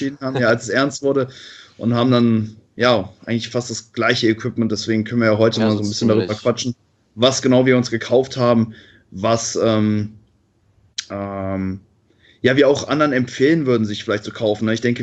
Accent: Cologne, North Rhine-Westphalia, Germany; Und du kommst aus Oberhausen, ich komme aus Köln, ist relativ nah beieinander.

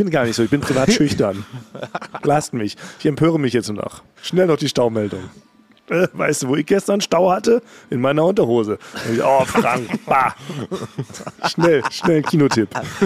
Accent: Berlin, Germany; born there; ich bin ja als gebürtiger Berliner, kenne ich tatsächlich nur diese ganzen Berliner Morningshows.

